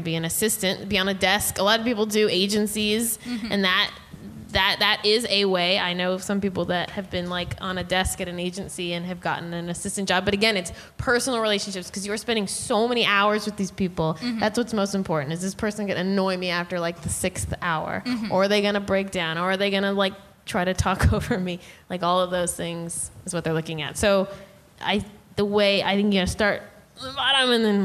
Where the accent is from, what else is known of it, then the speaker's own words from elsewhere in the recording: Texas, United States; now in Los Angeles, United States; I'm from Texas, too, and it's like... There's a lack of people there, you know, it's nothing like Texas out here.